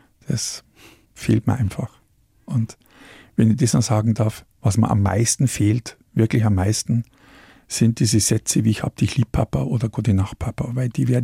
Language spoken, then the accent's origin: German; Munich, Bavaria, Germany; die laden mich als Münchner da ein oder was